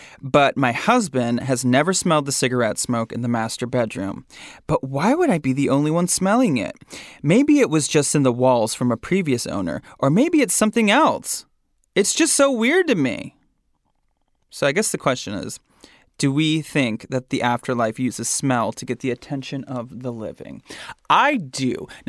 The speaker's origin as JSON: {"language": "English", "region": "Florida", "country": "United States", "said": "Have I been antiquing in Florida? Honey, I am an antique from Florida."}